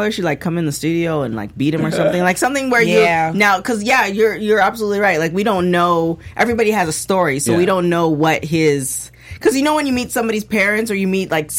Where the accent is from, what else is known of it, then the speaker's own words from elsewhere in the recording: Canada; I'm Canadian.